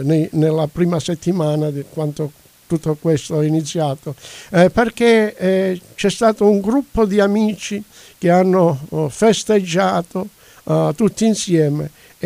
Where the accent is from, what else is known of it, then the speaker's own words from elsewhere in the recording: Calabria, Italy; La Calabria, dato che noi siamo calabresi